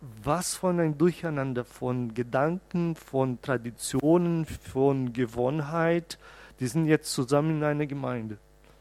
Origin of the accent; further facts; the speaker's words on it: Brazil; German is a second language; now in Germany; Ich komme aus Brasilien, wo ein Christ trinkt null Alkohol.